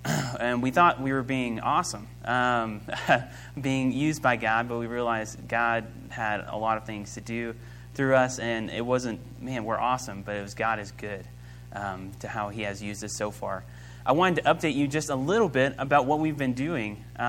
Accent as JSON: {"language": "English", "region": "Oklahoma", "country": "United States", "tie": "born or raised there", "said": "me and my wife, we're from Oklahoma. That's where we grew up. That's not where I was born, but that's where she was born."}